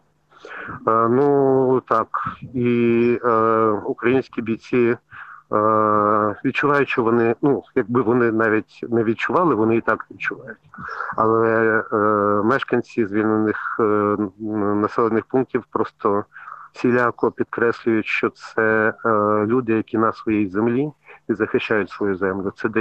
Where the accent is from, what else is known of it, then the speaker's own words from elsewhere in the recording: Kyiv, Ukraine; тому що я сам киянин